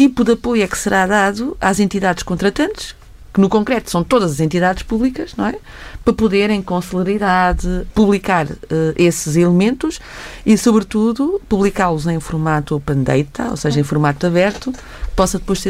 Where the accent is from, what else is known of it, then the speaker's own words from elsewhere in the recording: Portugal; Enquanto portuguesa, estou felicíssima